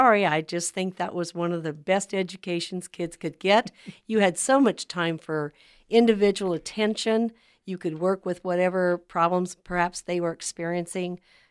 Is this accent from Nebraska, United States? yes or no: yes; Beaver City, Nebraska, United States; I was born and raised near Beaver City, where I still live. And I'm a sixth generation Nebraskan. I come from a farming background, and we also had a dairy farm that my dad worked on, and so did I.